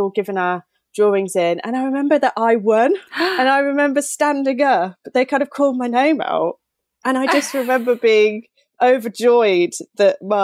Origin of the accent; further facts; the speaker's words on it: Birmingham, West Midlands, United Kingdom; I grew up in Birmingham.